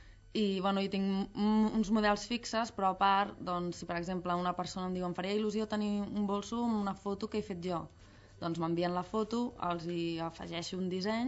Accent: Esparreguera, Catalonia, Spain; Que jo soc d'Esparreguera.

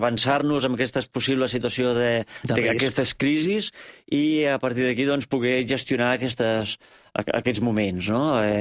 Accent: Reus, Catalonia, Spain; now in Val d'Aran, Spain; No, jo sóc nascut a Reus.

